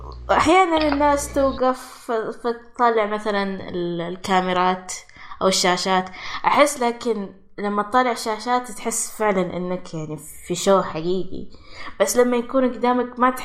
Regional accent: Saudi Arabia; واللي بناء على جبل طويق عندنا في السعودية

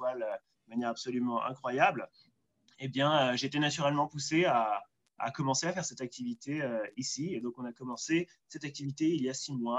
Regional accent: Soisy-sous-Montmorency, Île-de-France, France; born there; moved away as an adult; Donc, je suis né près de Paris, à Soisy-sous-Montmorency.

